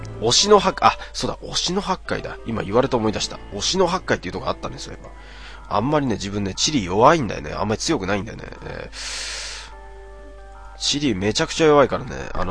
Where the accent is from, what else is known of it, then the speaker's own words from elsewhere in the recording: Kanagawa, Japan; まあ俺神奈川出身なんですけど、神奈川出身っていうか今も神奈川なんですけど